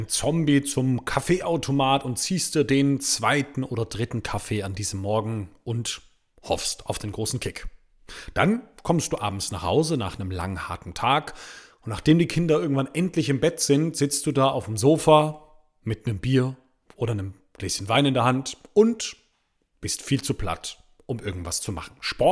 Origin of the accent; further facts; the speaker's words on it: Switzerland; wir kommen aus der Schweiz